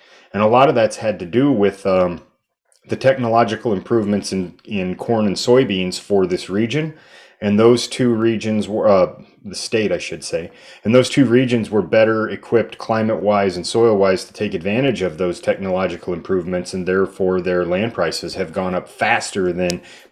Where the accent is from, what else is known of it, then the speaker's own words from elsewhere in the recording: Nebraska, United States; Historically, and as I'm from Southwest Nebraska, a lot of the places you graze cattle is not so productive land.